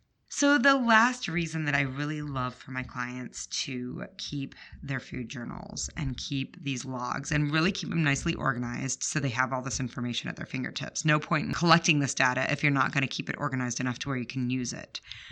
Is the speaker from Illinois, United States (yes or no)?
yes; Chicago, Illinois, United States; But I'll tell you, I grew up in Chicago. We do not eat thin crust pizza.